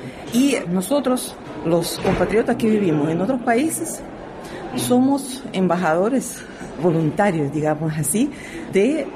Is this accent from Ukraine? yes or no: yes; Crimea, Ukraine; Spanish is a second language; y yo soy de Crimea